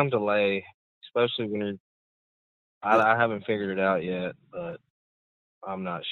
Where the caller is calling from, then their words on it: Arkansas, United States; I'm calling from Arkansas.